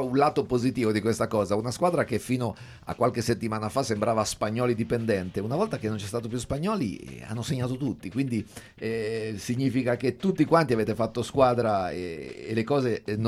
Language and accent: Italian; Sirolo, Marche, Italy; è stato fatto proprio dalle nostre parti a Sirolo